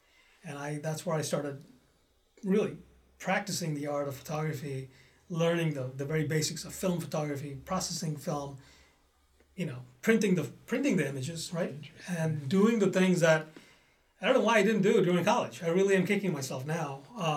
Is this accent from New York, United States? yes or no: no; San Jose, California, United States; So I grew up in. I finished high school in San Jose, California.